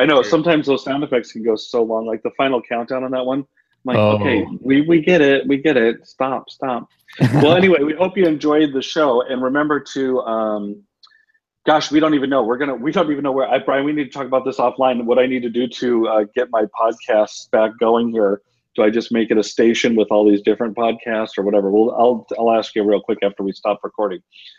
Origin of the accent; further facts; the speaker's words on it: Chicago, Illinois, United States; It's Chicago, my hometown.